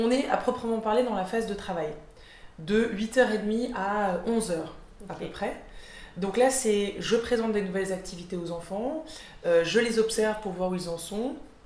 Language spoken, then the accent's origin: French; France; moved away as an adult; now in Brussels, Belgium; je suis française et je vis en Belgique depuis 4 ans.